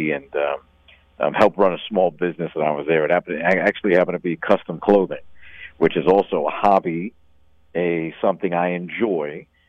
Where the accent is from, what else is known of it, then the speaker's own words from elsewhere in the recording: New York City, New York, United States; also born or lived in Washington, D.C.; now in Dallas, United States; So I'm born and raised in New York City. Been down here in Dallas, Texas for about 5 years now.